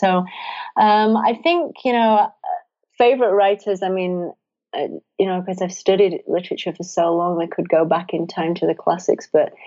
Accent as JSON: {"language": "English", "region": "England", "country": "United Kingdom", "moved": "yes", "said": "I'm obviously English and I miss England"}